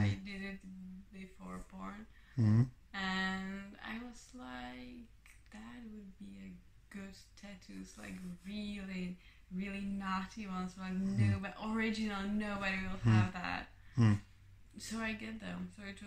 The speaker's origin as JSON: {"language": "English", "town": "Brno", "region": "South Moravian Region", "country": "Czechia", "said": "I'm from Brno."}